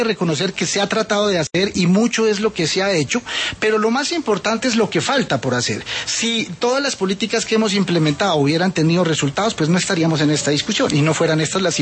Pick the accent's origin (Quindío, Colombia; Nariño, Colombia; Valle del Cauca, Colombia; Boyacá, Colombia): Nariño, Colombia; Pasto; Señalar que soy del Pacífico. Además, soy de Pasto, soy de Nariño, soy de un departamento que hace parte del Pacífico.